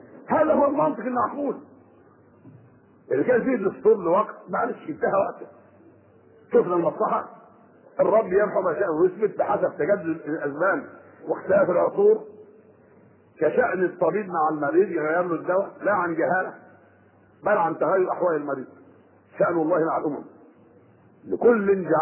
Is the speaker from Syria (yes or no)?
no; Egypt; انما احنا مصريين